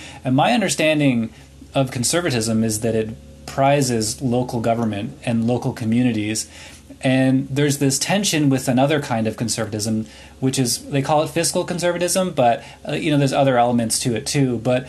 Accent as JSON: {"language": "English", "town": "Halifax", "region": "Nova Scotia", "country": "Canada", "tie": "born or raised there", "lives_now": "Kanata, Canada", "said": "I grew up in Halifax"}